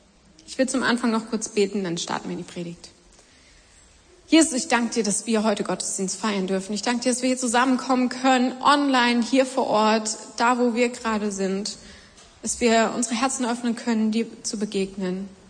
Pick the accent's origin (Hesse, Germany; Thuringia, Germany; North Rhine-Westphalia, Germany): Thuringia, Germany; Erfurt; ich bin aus Erfurt.